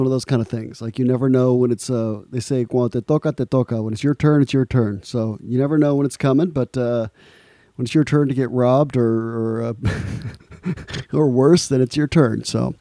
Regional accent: Guayaquil, Guayas, Ecuador; Radio Santiago is a Catholic radio station right here in Guayaquil, the largest city in Ecuador, my hometown.

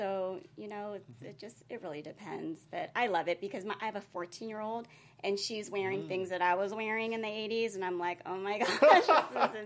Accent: Philippines; moved away; I'm from the Philippines, and mm-hmm. When we moved out here, we really didn't have much

